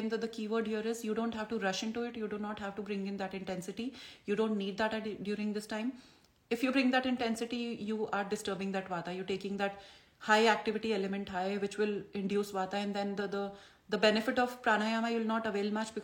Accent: India; moved away as an adult; now in Canada; For me, it's been like, about 1 year I moved from India to Canada, and that was the time for a lot of Vata, and it was exactly this time of the year when we moved.

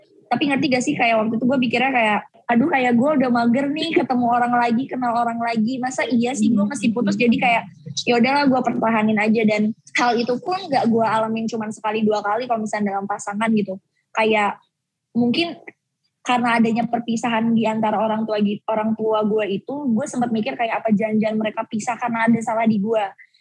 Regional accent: West Java, Indonesia; Kebetulan gue di rumah dipanggil Neng kan, karena gue orang Sunda.

